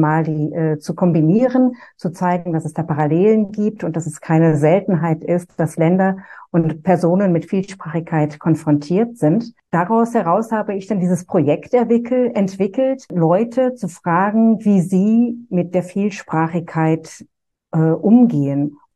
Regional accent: Düsseldorf, North Rhine-Westphalia, Germany; also born or lived in Opladen; now in Geneva, Switzerland; Ich bin in Opladen geboren, aber ich hatte dann ab dem 4. Lebensjahr in Düsseldorf gelebt.

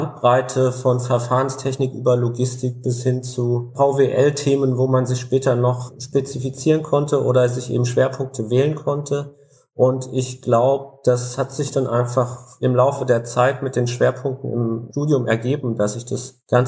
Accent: Northern Germany, Germany; weil wir als Norddeutsche, vielleicht gibt es das im Süden ähnlich, da auch einen gewissen Lokalpatriotismus gerne haben

